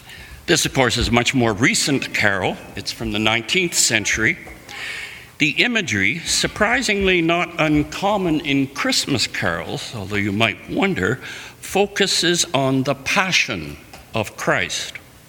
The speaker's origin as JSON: {"language": "English", "country": "Canada", "lives_now": "United States", "said": "As a Canadian, I was proud to see that this … which we just sang, was in their hymnal."}